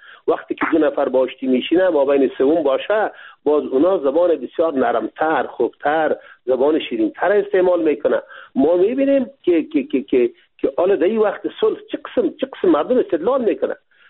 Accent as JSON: {"language": "Persian", "country": "Afghanistan", "said": "ما افغان هستیم، اینمی خط مشی ماست"}